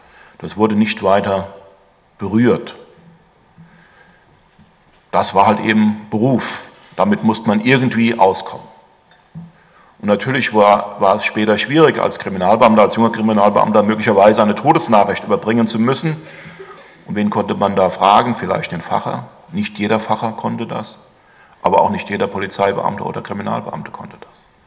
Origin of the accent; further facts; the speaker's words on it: Hesse, Germany; Ich komme ja aus dem Teil Hessen-Nassau, bin in meiner Kirche in Hessen-Nassau auch verbunden.